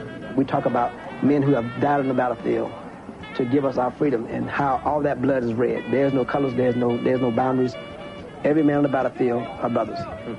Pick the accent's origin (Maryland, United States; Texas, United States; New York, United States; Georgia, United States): Georgia, United States; I came from Georgia, and I came from an environment where racism was everyday way of life.